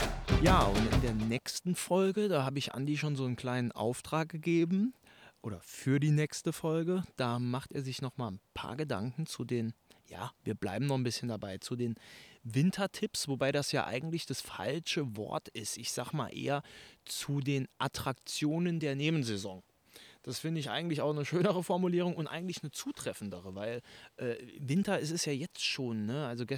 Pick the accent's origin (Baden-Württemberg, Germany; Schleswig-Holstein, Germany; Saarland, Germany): Saarland, Germany; als Saarländer, Saarbrücken-Fan.